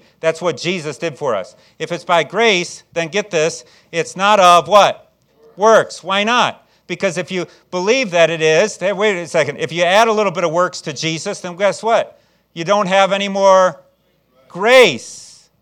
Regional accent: Chicago, Illinois, United States; I was raised in Chicago. Chicago's 85% Catholic.

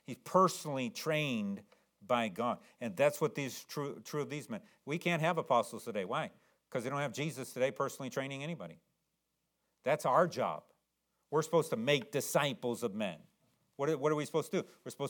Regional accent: the South, United States; Now, I know we're from the South, but we're educated enough.

